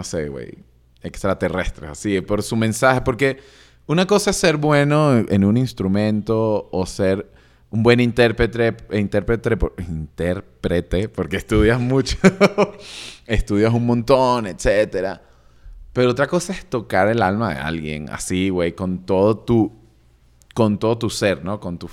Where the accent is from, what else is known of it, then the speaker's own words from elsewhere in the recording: Caracas, Capital District, Venezuela; yo crecí en Caracas. Estoy en pleno... trópico. O sea, literal había una montaña y el Mar Caribe.